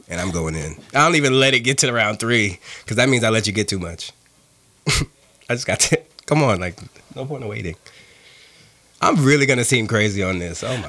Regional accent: New York, United States; I'm like, no, you think I'm cool because I'm from New York.

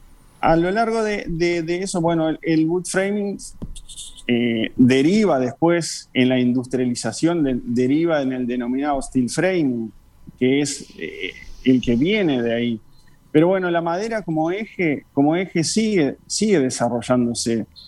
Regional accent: Paysandú, Uruguay; now in Montevideo, Uruguay; oriundo de la ciudad de Paysandú y desde ese entonces radicado en Montevideo.

